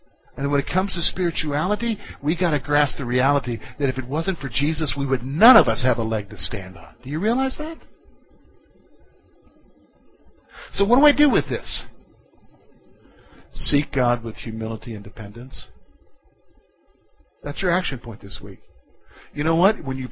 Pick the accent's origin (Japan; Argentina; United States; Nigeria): United States; the South; I came from the South. I'm not prejudiced at all.